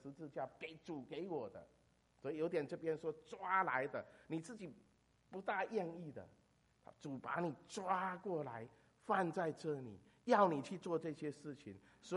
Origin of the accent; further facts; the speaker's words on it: Fujian, China; 我是在福建长大的，